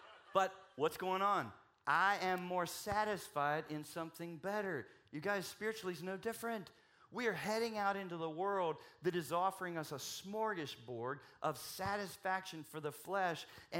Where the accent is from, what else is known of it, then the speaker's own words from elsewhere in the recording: Southeast, United States; But where I am, you know, where I grew up in the Southeast, it was like Myrtle Beach, Hilton Head, Daytona.